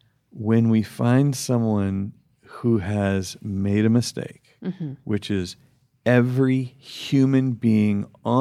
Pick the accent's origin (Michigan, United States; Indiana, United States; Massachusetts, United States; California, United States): California, United States; Redding; Oh, like, we're from Redding.